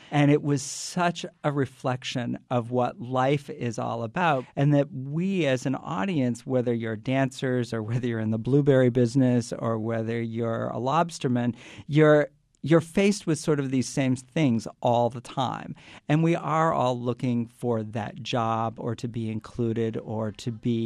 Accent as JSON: {"language": "English", "town": "Scarborough", "region": "Maine", "country": "United States", "said": "I'm the executive and artistic director of Good Theater in Portland. I'm from Scarborough, and this is the music that moves me."}